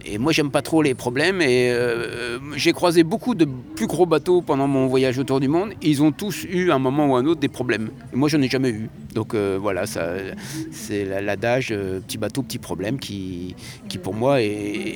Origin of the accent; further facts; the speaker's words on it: Brittany, France; Alors, je suis breton, certes, mais personne dans ma famille ne faisait du bateau.